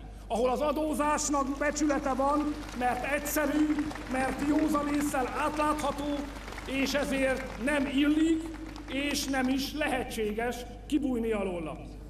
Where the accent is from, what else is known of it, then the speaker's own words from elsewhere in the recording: Hungary; De mi magyarok nem a múlt védelmezői, hanem a jövő emberei akarunk lenni.